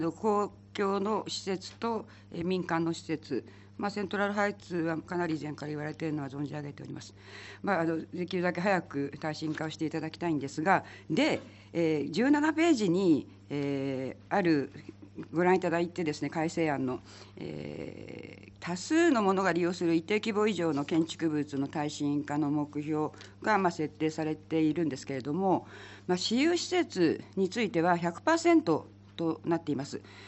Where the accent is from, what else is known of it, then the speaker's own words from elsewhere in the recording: Shinmachi, Gunma, Japan; 高崎市と私の地元新町が合併して20年経ちました。